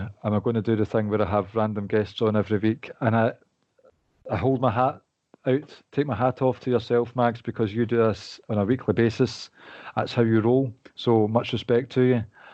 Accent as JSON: {"language": "English", "region": "Scotland", "country": "United Kingdom", "said": "And it's funny that we're from Scotland, but we've got a bizarre amount of people that listen from America and Canada"}